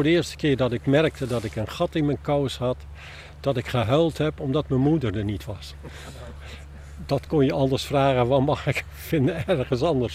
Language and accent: Dutch; Holland, Netherlands; Ik als Hollander had dat nog nooit meegemaakt.